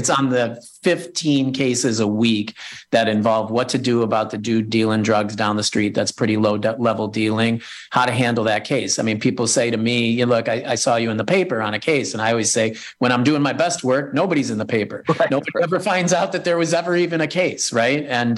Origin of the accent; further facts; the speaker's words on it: Chicago, Illinois, United States; I'm from Chicago, Evan.